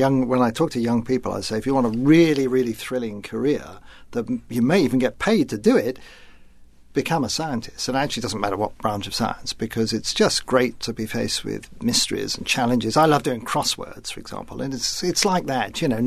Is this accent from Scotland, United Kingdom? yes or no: no; London, United Kingdom; my growing up in London in the immediate post-war years, where it was really, really boring.